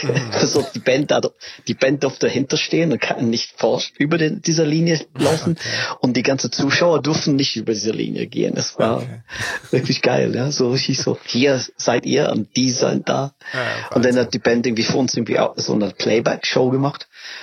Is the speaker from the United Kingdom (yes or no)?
yes; England, United Kingdom; Ich meinte, nein, ich komme aus England.